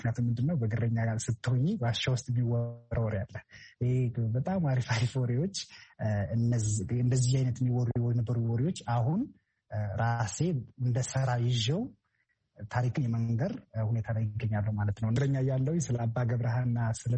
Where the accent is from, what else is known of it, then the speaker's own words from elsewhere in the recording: Amhara, Ethiopia; እኔ ተወልጄ ያደኩት በሰሜን ማውንቴን በሰሜን ተራራዎች ብሔራዊ ፓርክ ውስጥ ነው፣ ራስ ዳሸን አካባቢ ማለት ነው፣ ወደ ጎንደር ጋር። በልጅነቴ በጎች እየጠበኩ ከበጎች ጋር እየተጫወቱ በጫካ ላይ ዋሻ ውስጥ እያደርኩ ነው ያደኩት።